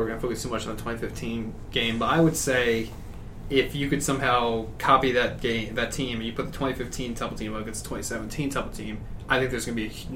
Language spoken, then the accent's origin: English; the South, United States; The last one was, it was 2013. I'm from the South. I don't know how many years it's been.